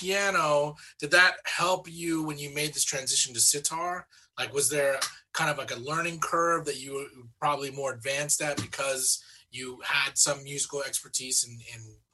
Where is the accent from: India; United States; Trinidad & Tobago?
India; That's definitely not the norm, man. I come from India